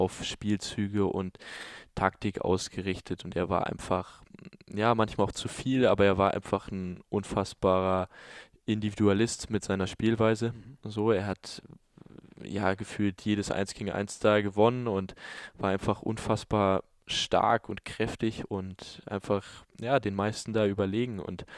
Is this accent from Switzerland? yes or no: no; Hamburg, Germany; also born or lived in Flensburg; Allerdings bin ich dann ist er ja nach Hamburg gewechselt und dann haben wir schon in Bad Schwartau gewohnt, dort wo ja mein Elternhaus jetzt immer noch ist und dementsprechend bin ich Schwartauer.